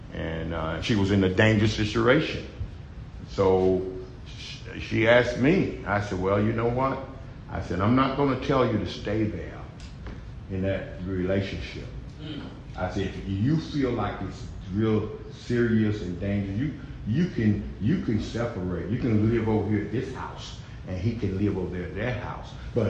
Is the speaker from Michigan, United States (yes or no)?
no; Durham, North Carolina, United States; born there; I was born in Durham, North Carolina.